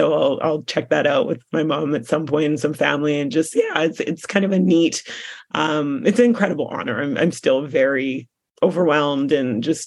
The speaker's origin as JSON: {"language": "English", "town": "Coquitlam", "region": "British Columbia", "country": "Canada", "tie": "born or raised there", "said": "I grew up in Coquitlam. I love to play soccer."}